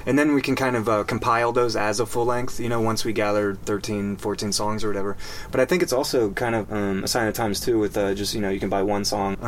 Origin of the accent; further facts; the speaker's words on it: Cincinnati, Ohio, United States; I come from Cincinnati, essentially. I grew up there.